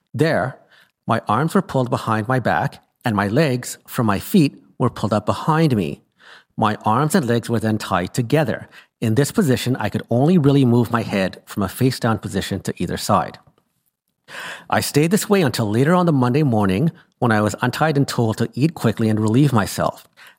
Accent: Canada; I returned home to Canada and discussed with my colleagues.

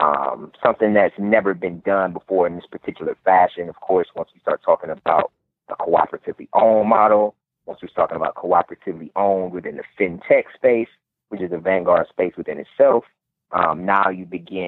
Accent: Cleveland, Ohio, United States; one of the committee members of the economic development of the NAACP in my hometown of Cleveland, Ohio.

